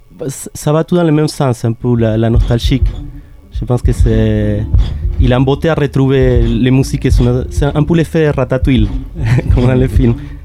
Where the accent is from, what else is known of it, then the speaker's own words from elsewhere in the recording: Argentina; French is a second language; moi je viens de l'Argentine et à la base je suis compositeur.